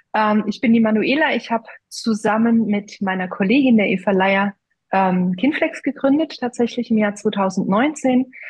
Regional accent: Brühl, Baden-Württemberg, Germany; habe ich hier in meinem Heimatort in Brühl bei Heidelberg mit meiner Freundin eine Praxis aufgemacht

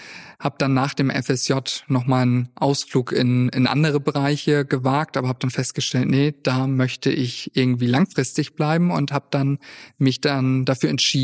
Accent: Mildstedt, Schleswig-Holstein, Germany; ich komme aus Mildstedt. Das ist ein Dorf, was direkt angrenzt an Husum. Insofern bin ich Nordfriese.

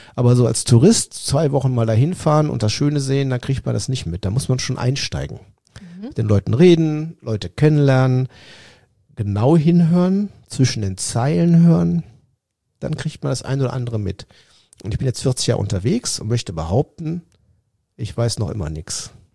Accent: Trentino-Alto Adige, Italy; Meran hat 30.000, so wie Hahn, wo ich herkomme.

